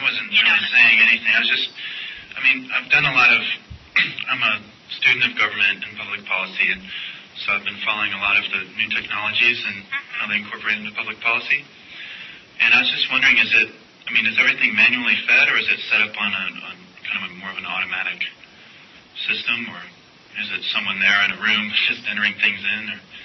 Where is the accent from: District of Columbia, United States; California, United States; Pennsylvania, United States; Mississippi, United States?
Pennsylvania, United States; I'm originally from Pennsylvania, so I was following the election really, really closely on Tuesday night.